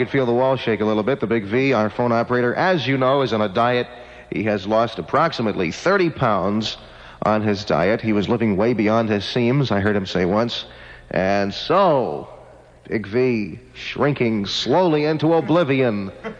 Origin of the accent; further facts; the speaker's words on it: New York, United States; which I guess would be where I grew up in Brooklyn, New York.